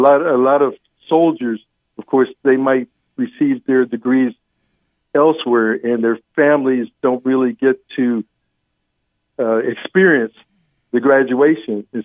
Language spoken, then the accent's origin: English; Philadelphia, Pennsylvania, United States; And, you know, I'm a Philly guy. I'm originally from Philadelphia.